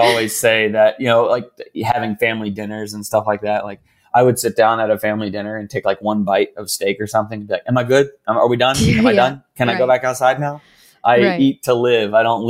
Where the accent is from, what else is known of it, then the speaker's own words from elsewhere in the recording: Raleigh, North Carolina, United States; Yeah, I'm from Raleigh, North Carolina.